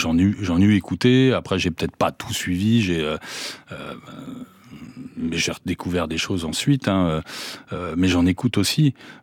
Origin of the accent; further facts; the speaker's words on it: Mali; J'ai grandi, ouais, au Mali, ouais, tout à fait